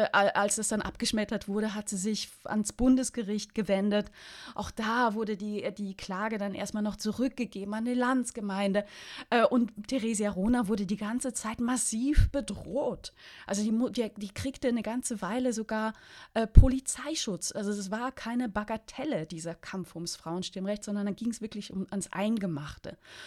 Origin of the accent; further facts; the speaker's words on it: Switzerland; now in Berlin, Germany; Ich komme aus der Schweiz, was man meinem Deutsch aber inzwischen nicht mehr so richtig anhört, denn ich lebe schon ganz lange in Deutschland, in Berlin.